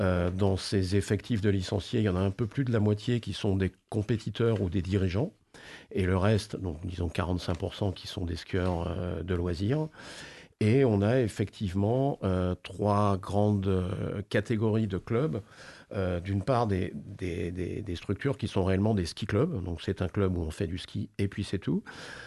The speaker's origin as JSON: {"language": "French", "town": "Paris", "region": "Île-de-France", "country": "France", "said": "je pense qu'il faut quand même être un petit peu bizarre quand on est parisien, on va le reconnaître."}